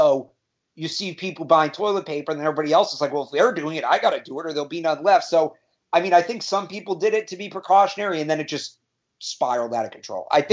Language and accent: English; Massachusetts, United States; So that's a lot of school vacations, because we're from Massachusetts, where we have that week in April off.